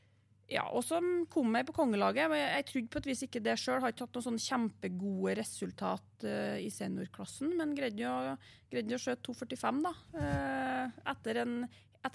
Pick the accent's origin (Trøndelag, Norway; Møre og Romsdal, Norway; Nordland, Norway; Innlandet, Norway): Trøndelag, Norway; Høylandet; now in Harran, Norway; Skytterprinsesse i min tid fra, ja, fra Høylandet. Men så flyttet jeg bare over fjellet, som vi bruker å si, og er bosatt i Harran, som er da en del av Grong kommune.